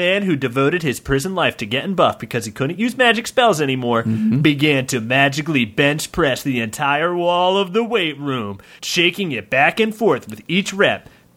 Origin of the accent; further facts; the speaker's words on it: Ireland; I've got dry skin. Mm-hmm. Sometimes. I'm Irish.